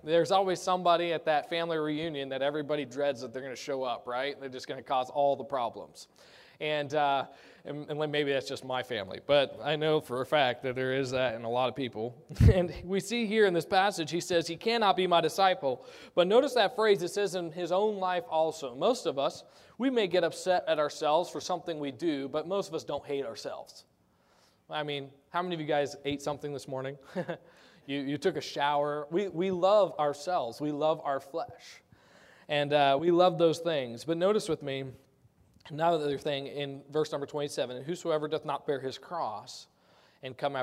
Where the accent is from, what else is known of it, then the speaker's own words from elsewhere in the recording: Ohio, United States; also born or lived in Boise / Spokane / Arizona; I moved around a lot. I was born in Boise, Idaho, and then my family lived in Spokane for a little while. And then we moved to Arizona and to Ohio, which is where I claim.